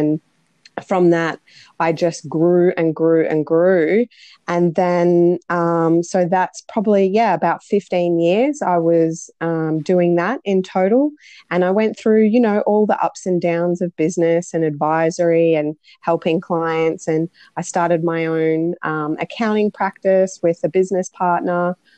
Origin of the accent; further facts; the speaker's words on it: Bundaberg, Queensland, Australia; So I went back home to my hometown of Bundaberg, and I got my first job in the accounting industry as an admin assistant.